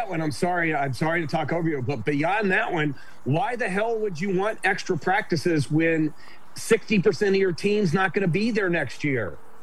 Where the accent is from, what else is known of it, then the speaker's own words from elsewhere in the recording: the South, United States; I grew up in the South, where we didn't really have, we didn't care about NFL at all.